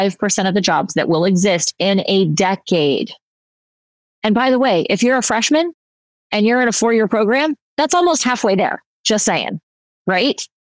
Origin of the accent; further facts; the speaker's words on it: Florida, United States; I grew up in South Florida and my mom and I struggled.